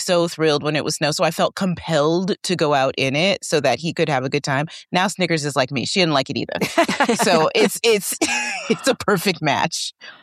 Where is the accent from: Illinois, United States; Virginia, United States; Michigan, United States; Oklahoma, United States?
Michigan, United States; Detroit; moved away as an adult; also born or lived in Boston; I grew up in Detroit. I spent most of my young adult life in Boston